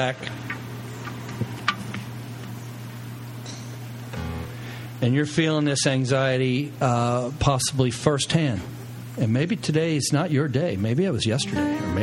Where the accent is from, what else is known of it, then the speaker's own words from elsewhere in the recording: the South, United States; And I grew up in the South, so I can use that word.